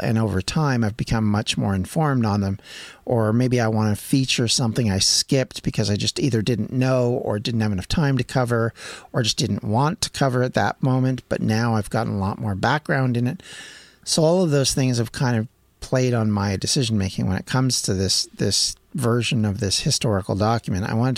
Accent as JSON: {"language": "English", "country": "Canada", "also_born_or_lived": "Wales", "said": "I come from Canada. I've lived in Wales. I have Welsh ancestors."}